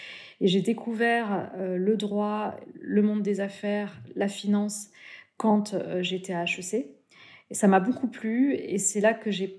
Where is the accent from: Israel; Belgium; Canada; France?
France; Toulouse, Occitanie; also born or lived in Carcassonne; Alors, je suis née à Carcassonne et j'ai grandi dans une banlieue de Toulouse.